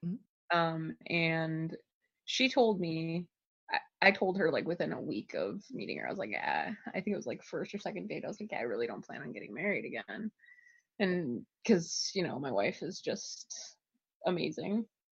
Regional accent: Minnesota, United States; I'm originally from Minnesota.

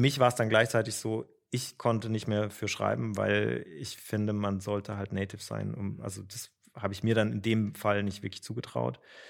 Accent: Baden-Württemberg, Germany; Aber ich komme aus dem Schwarzwald

